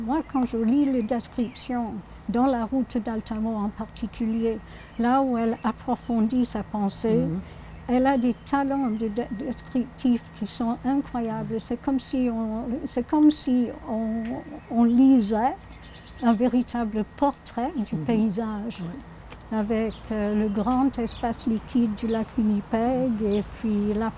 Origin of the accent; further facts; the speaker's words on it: Yorkshire and the Humber, United Kingdom; also born or lived in Scotland / France; now in Canada; Moi j'ai passé les 5 premières années de ma vie en Écosse, et puis mon père a eu un poste dans le Yorkshire. Et puis à 17 ans, je suis allée en France, et puis je suis retournée en Écosse.